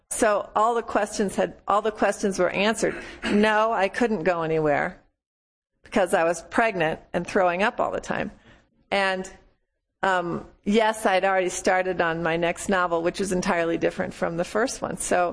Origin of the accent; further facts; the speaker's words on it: St. Louis, Missouri, United States; I grew up in St. Louis. That was fine. My family wasn't from St. Louis.